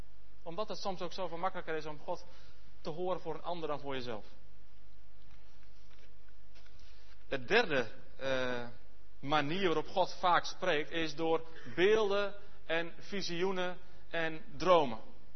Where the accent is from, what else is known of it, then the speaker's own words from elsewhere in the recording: Alteveer, Netherlands; born there; in mijn geboortedorp Alteveer.